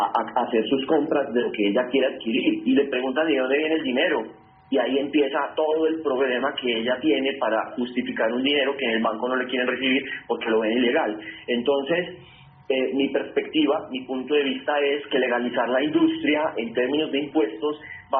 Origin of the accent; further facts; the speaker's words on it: Colombia; pienso como ciudadano colombiano que ama su país